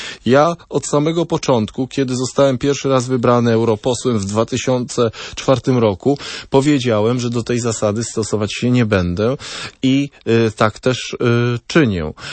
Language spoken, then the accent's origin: Polish; Lublin Voivodeship, Poland; ja akurat z Lubelszczyzny